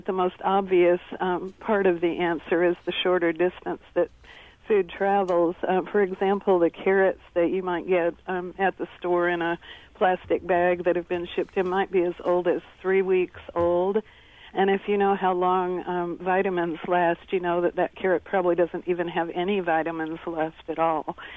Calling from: Donovan, Missouri, United States; Calling from Donovan, Missouri.

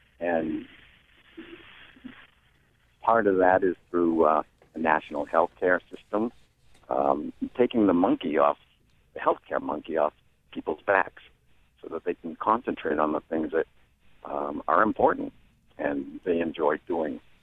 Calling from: Alma, Maine, United States; I'm calling from Alma, and my wife and I have just relocated to Alma.

